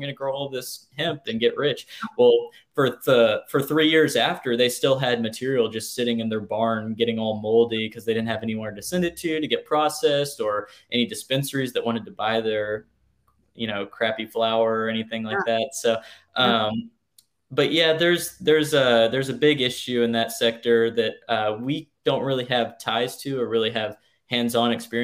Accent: Palacios, Texas, United States; Even visiting my hometown down in Palacios, our pond and our property was all dried up.

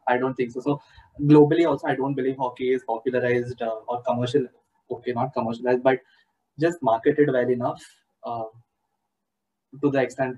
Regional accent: India; English is a second language; The closest I've been to hockey is seeing kids from another school with the hockey kit. That's about it. My school had nothing to do with the sport, unfortunately enough.

